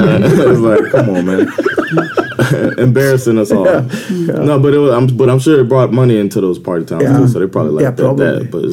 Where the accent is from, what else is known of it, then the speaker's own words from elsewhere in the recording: Miami, Florida, United States; accent: Miami; because I'm from Miami, I had an accent. I talked in that it's a southern draw, but then it's kind of a mumble, and they talk fast.